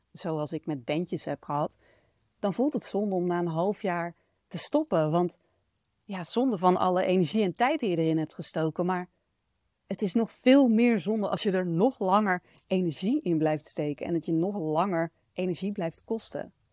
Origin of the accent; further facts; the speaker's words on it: North Brabant, Netherlands; Zoals je misschien weet, ben ik een Brabantse. En dat heeft als voordeel dat je dicht op de Efteling zit.